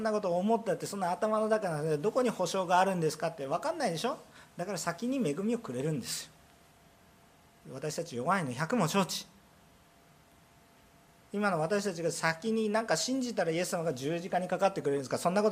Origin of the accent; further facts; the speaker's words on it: Kansai, Japan; おいしいって理解できますかね、関西人なんでね